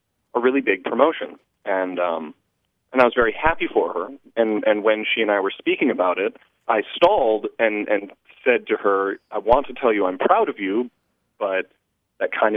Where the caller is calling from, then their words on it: Langley Air Force Base, Virginia, United States; I'm calling from Langley Air Force Base in Virginia.